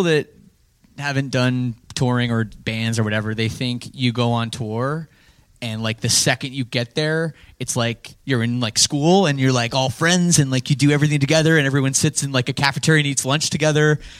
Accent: Canada; Except we're both from Canada, literally like she's 2 hours from me.

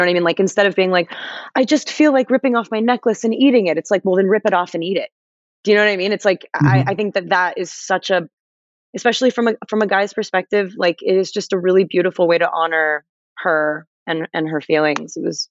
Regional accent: Los Angeles, California, United States; I'm like, you know, I'm 5'5". I'm from Los Angeles. I have green eyes.

